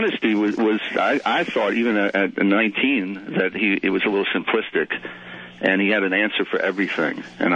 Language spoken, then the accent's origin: English; Boston, Massachusetts, United States; I'm from Boston